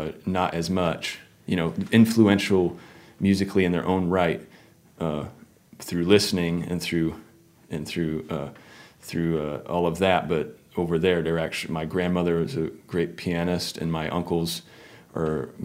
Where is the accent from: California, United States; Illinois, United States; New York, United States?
Illinois, United States; born there; now in Nashville, United States; I'm a little hard to pin down, but I was born in Illinois.